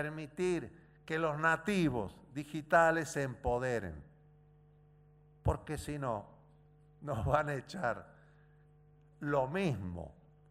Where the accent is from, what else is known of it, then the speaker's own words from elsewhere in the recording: San Luis, Argentina; Soy de San Luis de las autopistas, soy de San Luis de las viviendas, de los puentes, de la internet